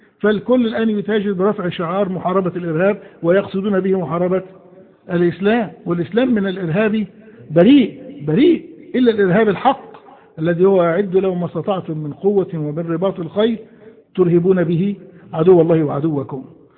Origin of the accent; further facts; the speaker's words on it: Egypt; ونحن عندنا في مصر ما لا يقل عن 20 مليون صوفي،